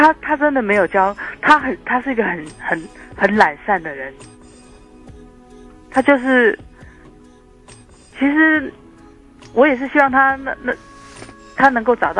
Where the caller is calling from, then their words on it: Taipei, Taipei City, Taiwan; 我是台北的